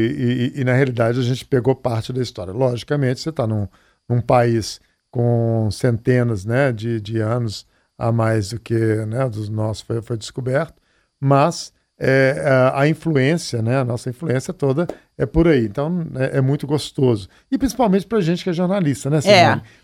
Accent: Belo Horizonte, Minas Gerais, Brazil; porque eu sou mineiro, sou de Belo Horizonte, todo mundo sabe disso

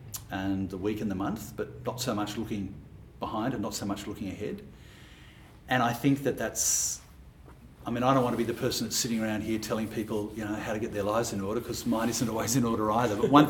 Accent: Sydney, New South Wales, Australia; it's about my life when I was a kid as well, growing up in Sydney.

